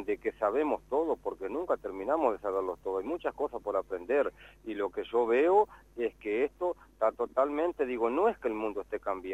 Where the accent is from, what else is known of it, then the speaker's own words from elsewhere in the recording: Durazno, Uruguay; also born or lived in Tacuarembó; now in San José, Uruguay; yo soy del departamento soy nativo de Durazno, pero vivo en el departamento de Tacuarembó. Digo, tengo mi casita, mi ranchito ahí en Paso de los Toros, uh-huh. pero hace 6 años que estoy acá en el departamento de San José, en Sierras de Mahoma.